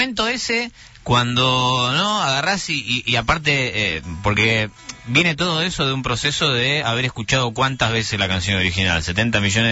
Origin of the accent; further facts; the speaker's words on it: Buenos Aires, Argentina; born there; Yo nací en Parque Avellaneda, Matadero, como carne, ¿no?